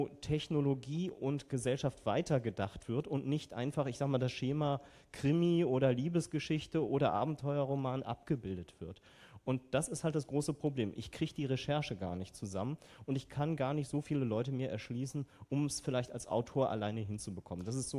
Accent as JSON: {"language": "German", "region": "Rhineland", "country": "Germany", "said": "Ich will immer was sagen, ich bin Rheinländer, ich kann nicht anders."}